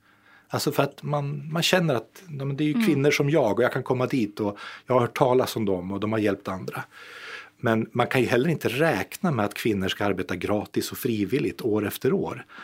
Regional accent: Umeå, Västerbotten County, Sweden; Jag är ju själv från Umeå i norra Sverige.

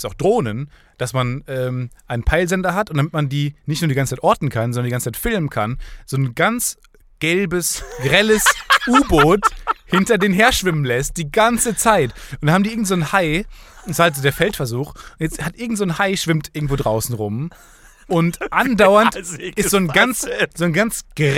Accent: Madrid, Community of Madrid, Spain; born there; German is a second language; ich bin in Madrid geboren

